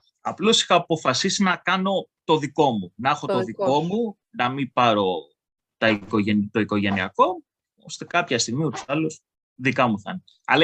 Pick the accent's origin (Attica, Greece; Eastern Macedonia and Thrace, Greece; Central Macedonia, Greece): Attica, Greece; Athens; Εγώ είμαι, εντάξει, από την Αθήνα, γεννήθηκα μεγάλο στην Αθήνα, πήγα στο εξωτερικό για σπουδές, γύρισα. Ήθελα να φύγω από την Αθήνα.